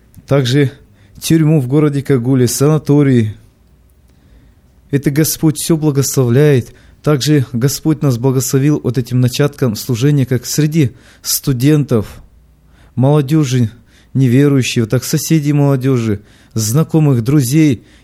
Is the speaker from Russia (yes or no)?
no; Moldova; now in Sacramento, United States; Я приехал недавно, 3 недели назад, из Молдавии в Америку, в город Сакраменто, на постоянное место жительства.